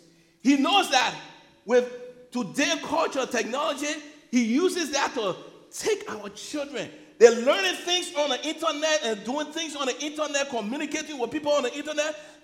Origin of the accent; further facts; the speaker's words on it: Liberia; And I grew up in Liberia in Africa.